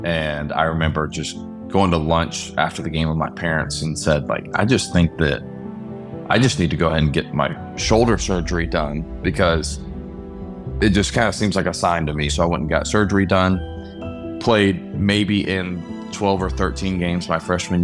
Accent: Atlanta, Georgia, United States; I grew up in Atlanta, Georgia, grew up with a phenomenal family, grew up in church, grew up playing baseball and basketball.

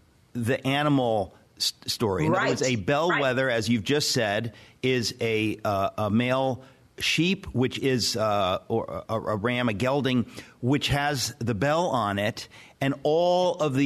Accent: Queens, New York, United States; I grew up in Queens.

